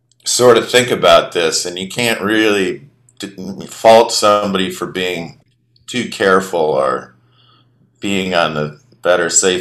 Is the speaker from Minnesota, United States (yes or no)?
yes; Minneapolis, Minnesota, United States; Well, growing up in Minneapolis, you're kind of, you almost take it for granted, I think.